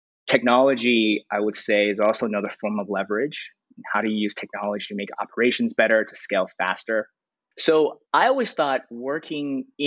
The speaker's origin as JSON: {"language": "English", "region": "Hawaii", "country": "United States", "tie": "born or raised there", "said": "I grew up in Hawaii as a very normal Chinese American, went to college there, and started my career in finance."}